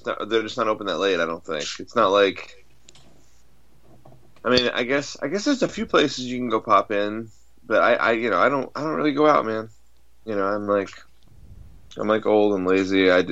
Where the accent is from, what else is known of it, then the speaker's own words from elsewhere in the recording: Ithaca, New York, United States; You know, I grew up in Ithaca